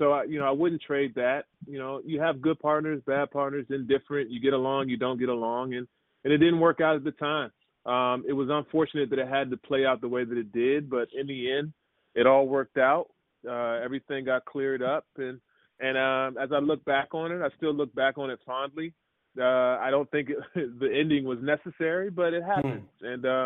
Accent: Maryland, United States; We grew up in Maryland.

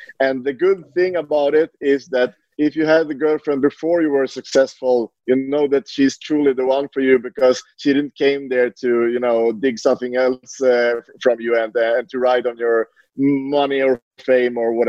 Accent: Sweden; moved away as an adult; also born or lived in Norway; I rep both Norway and Sweden. And, you know, I grew up in Sweden. I lived here until I was 20 years old. Then I moved to Norway. So I lived for 12 years in Norway and 20 years in Sweden.

